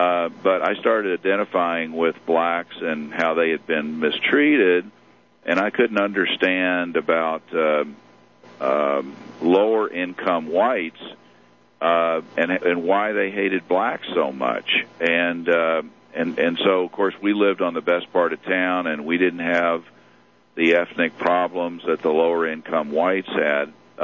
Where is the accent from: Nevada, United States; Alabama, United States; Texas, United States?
Texas, United States; Houston; But I started out as I grew up in Houston, Texas, and I remember being involved supporting Republicans at that time, which was not the most popular thing. Texas was a Democratic state